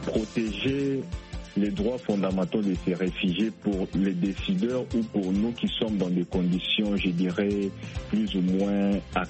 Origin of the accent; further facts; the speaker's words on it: DR Congo; ici chez nous, en République démocratique du Congo